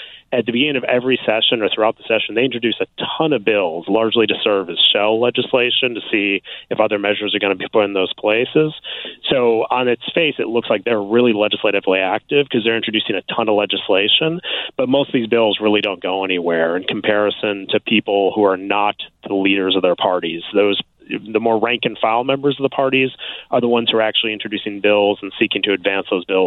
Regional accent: Illinois, United States; which frankly I kind of took for granted growing up in Illinois, I mean, I was one of those high school kids who had to pass an Illinois Constitution test to graduate

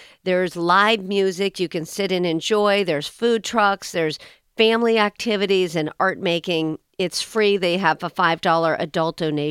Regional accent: Orlando, Florida, United States; I love Disney. I grew up in Orlando, but it's very glossy

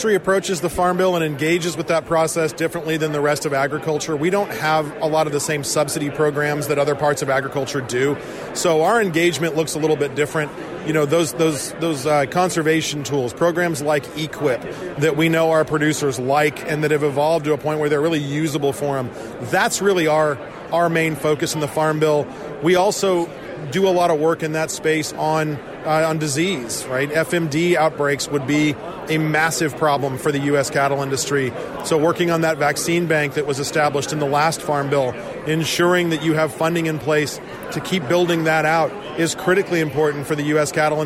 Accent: Arizona, United States; And I'm from Arizona.

